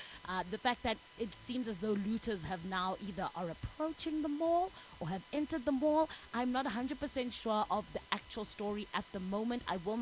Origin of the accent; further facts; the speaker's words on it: East London, Eastern Cape, South Africa; So I am from East London. I grew up there in Vincent